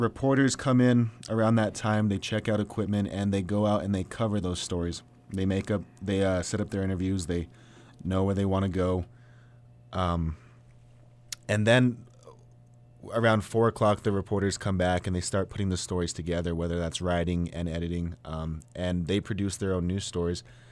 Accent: Santa Fe, New Mexico, United States; I'm from Santa Fe, and UNM doesn't offer a program like News 22.

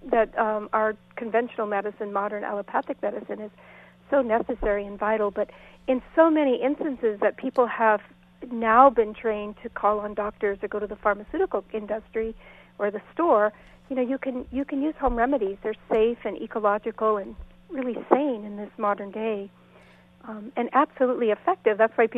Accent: California, United States; You know, I grew up in Sonoma County, actually, is where I spent the first 30-something-odd years of my life.

